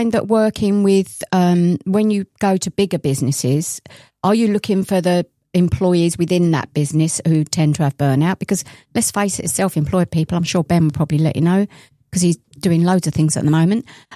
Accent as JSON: {"language": "English", "town": "Maidstone", "region": "South East England", "country": "United Kingdom", "tie": "born or raised there", "also_born_or_lived": "London", "said": "I grew up in London up until I was 9, and then I went to Maidstone, mm-hmm. and we've got Moat Park right on the doorstep."}